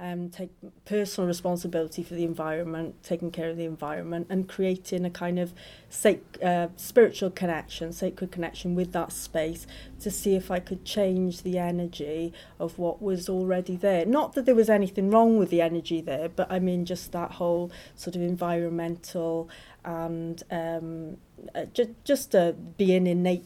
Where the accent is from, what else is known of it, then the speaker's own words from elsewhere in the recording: Porthcawl, Wales, United Kingdom; I was living in Cardiff at the time of the carnival, but I moved to Porthcawl, which is my hometown, and it is beautiful.